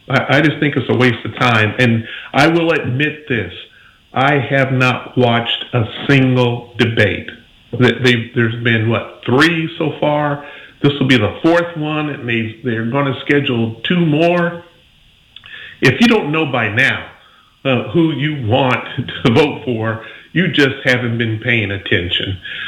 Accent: Pensacola, Florida, United States; I'm from the Pensacola, Florida area. That's where I reside now.

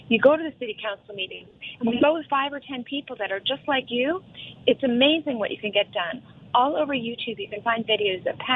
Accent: United States; So first and foremost, I'm an American and I love this country.

